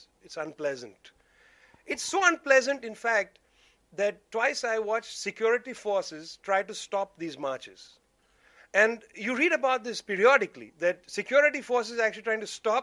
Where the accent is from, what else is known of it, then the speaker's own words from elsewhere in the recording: India; Okay, you can say I'm an Indian.